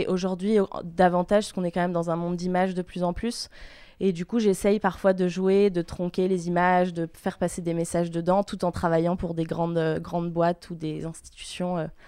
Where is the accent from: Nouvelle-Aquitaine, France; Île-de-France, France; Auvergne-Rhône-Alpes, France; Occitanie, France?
Île-de-France, France; Paris; born there; moi, je suis née à Paris, donc française, franco-canadienne, un petit peu bulgare aussi. Enfin, même carrément, mais j'ai pas la nationalité.